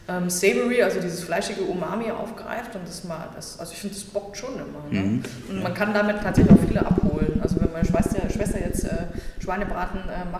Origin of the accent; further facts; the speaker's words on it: Bavaria, Germany; also born or lived in Saxony; now in Berlin, Germany; also ich bin Herzens-Berliner quasi, aber ich komme ja eigentlich aus Sachsen und bin in Bayern aufgewachsen.